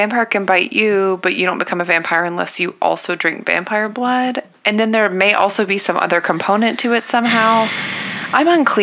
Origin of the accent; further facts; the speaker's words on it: Texas, United States; Oh, we both are, hon. Mm. We're both Texans.